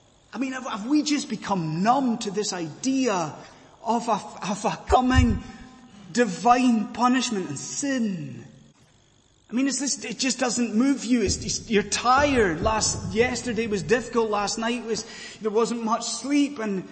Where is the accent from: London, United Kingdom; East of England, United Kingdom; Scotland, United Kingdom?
Scotland, United Kingdom; I'm from Scotland.